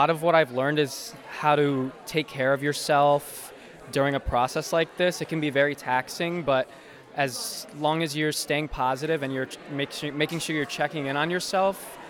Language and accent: English; Mundelein, Illinois, United States; I was nominated for the role of Usnavi in The Heights, and I'm from Mundelein, Illinois.